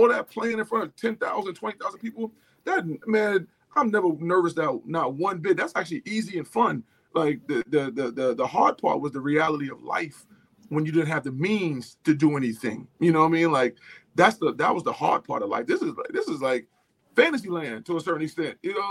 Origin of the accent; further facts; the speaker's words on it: South Jamaica, New York, United States; And even growing up in South Jamaica, like you said, man